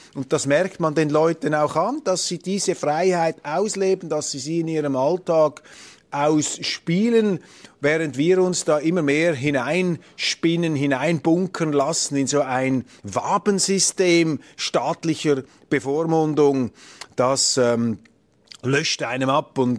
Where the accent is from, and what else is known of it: Switzerland